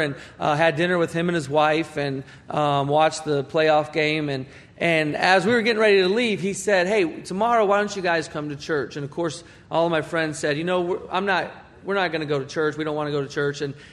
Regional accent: Chicago, Illinois, United States; I grew up in Chicago, Illinois, In the city. Most people, when they tell me they're from Chicago, I ask them what suburb they're from, because most people are not from Chicago. They're from a suburb around there. But I actually grew up in the city.

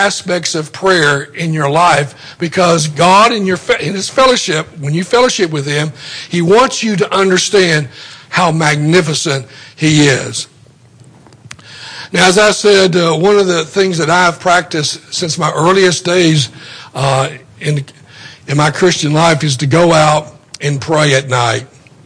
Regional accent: Tennessee, United States; I grew up in Tennessee. I'll move back, go to college at ETSU.

